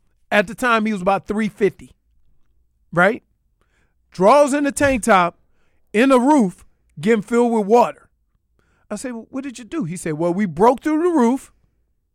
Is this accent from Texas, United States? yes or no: no; New Orleans, Louisiana, United States; Because he understands where I grew up in New Orleans.